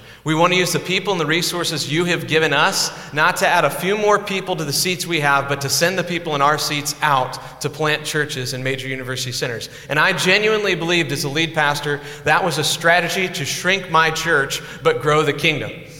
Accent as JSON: {"language": "English", "region": "Iowa", "country": "United States", "said": "And as an Iowan, you know, we're like hobbits from the Shire, you know? It's like you don't really venture too far beyond it"}